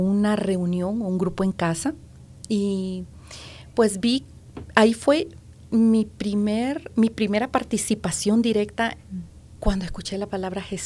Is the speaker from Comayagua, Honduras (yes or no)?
no; Tegucigalpa, Francisco Morazán, Honduras; born there; Soy de el país de Honduras. Ajá. Y nací en la ciudad capital de Tegucigalpa.